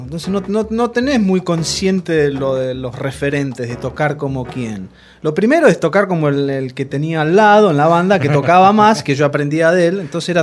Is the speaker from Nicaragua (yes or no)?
no; Camilo Aldao, Córdoba, Argentina; born there; Pueblos como Camilo Aldao, que es el pueblo donde yo nací